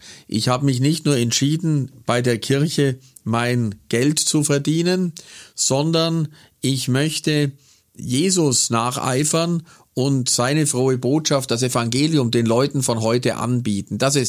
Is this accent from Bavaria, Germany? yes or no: yes; Bavaria, Germany; also born or lived in Buchloe; aus Bayerisch-Schwaben, aus dem Lechrain.